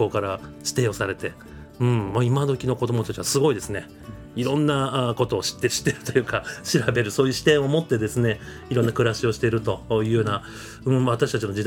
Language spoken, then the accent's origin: Japanese; Tokyo, Japan; 僕も出身は東京でしたけど